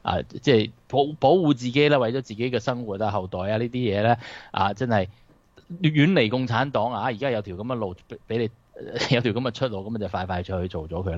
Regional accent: Guangdong, China; 我哋中国人、华人啊，尤其我哋广东人

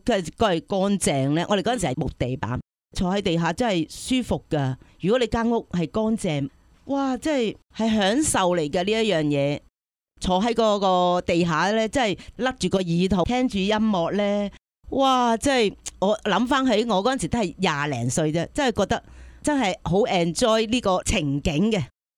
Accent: China; 咁我哋中國人啊嘛，中意飲茶

